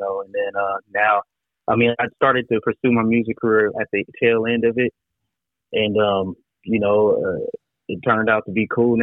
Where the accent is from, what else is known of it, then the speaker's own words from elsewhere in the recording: Rialto, California, United States; for those who don't know. I'm from Rialto, California.